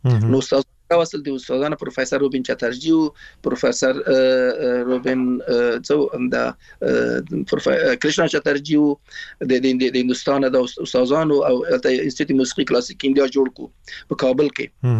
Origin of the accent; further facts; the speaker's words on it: Afghanistan; moved away; also born or lived in Iran